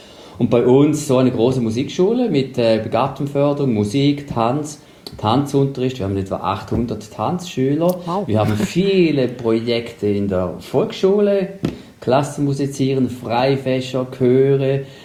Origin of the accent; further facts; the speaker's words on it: Switzerland; Also bei uns in der Schweiz war ja am Mittwoch